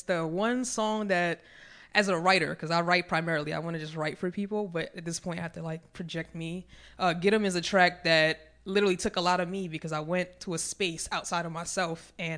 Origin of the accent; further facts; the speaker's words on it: Brooklyn, New York, United States; also born or lived in Newark; now in Hawaii, United States; Originally, I'm from Brooklyn, New York. Way of Newark, New Jersey. I'm a tri-state kid. I'm always jumping borders, but I ended up in Hawaii last year